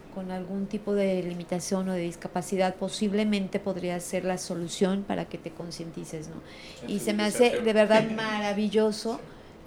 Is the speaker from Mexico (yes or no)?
yes; Mexico; O sea, somos complicados los mexicanos